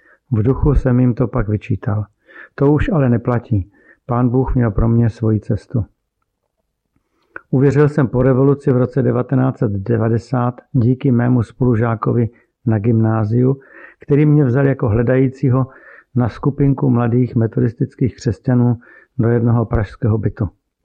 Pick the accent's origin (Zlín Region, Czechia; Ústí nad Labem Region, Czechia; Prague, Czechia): Prague, Czechia; Jsem rodilý Pražák. Narodil jsem se roku 1973 v Podolí poblíž Braníku, kde moji rodiče bydleli. Prahu mám pod kůží, i když se spíše považuji za venkovana, protože jsem vyrůstal v Satalicích na jejím východním okraji v domě s velkou zahradou.